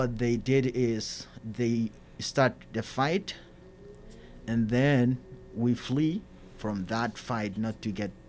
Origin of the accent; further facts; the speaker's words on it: Darfur, Sudan; moved away; I'm from Darfur.